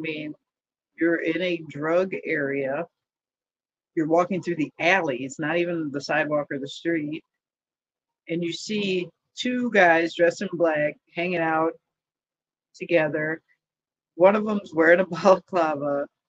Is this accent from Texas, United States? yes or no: no; Chicago, Illinois, United States; The one that's going around currently is from Chicago, my hometown.